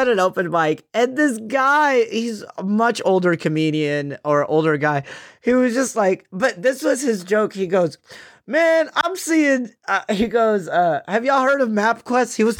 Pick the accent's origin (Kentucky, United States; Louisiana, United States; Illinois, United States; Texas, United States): Texas, United States; So I grew up in Texas, but when I went to Yemen to visit or whatever.